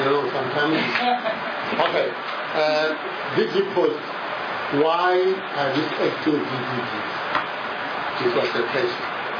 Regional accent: Limpopo, South Africa; I'm from Limpopo, mind you.

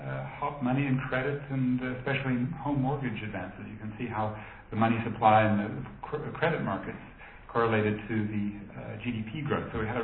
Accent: Northern Ireland, United Kingdom; born there; where I was born in Northern in Ireland, at 193%

